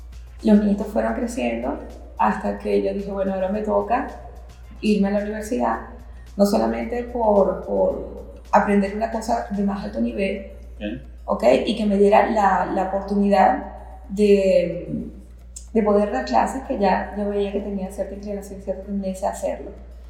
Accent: Caracas, Capital District, Venezuela; yo soy caraqueña.

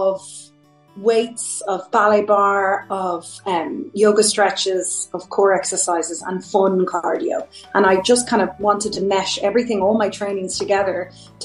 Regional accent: Greystones, Leinster, Ireland; I probably would start by saying I grew up in Greystones, born in the 70s and reared in the 80s. And it was a very different place to the one it is now, much quieter.

